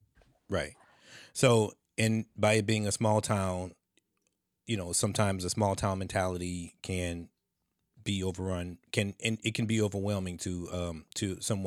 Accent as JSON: {"language": "English", "region": "Louisiana", "country": "United States", "said": "I'm from the South. I'm from Louisiana."}